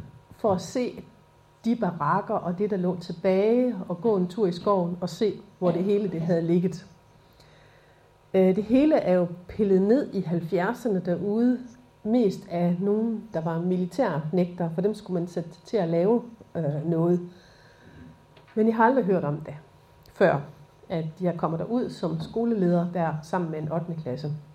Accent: Kroager, Region of Southern Denmark, Denmark; jeg er født og opvokset i Kroager. Så det er jo egentlig ikke så langt derfra.

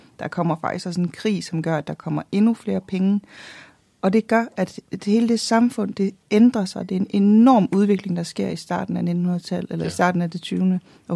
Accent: Varde, Region of Southern Denmark, Denmark; Jeg er vestjyde til benet. Jeg er født og opvokset i Varde.

